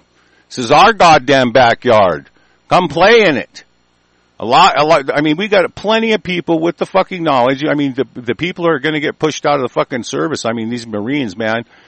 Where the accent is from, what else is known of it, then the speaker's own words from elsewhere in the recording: United States; because we are American nationals and we are the fucking, we're badass fucking people.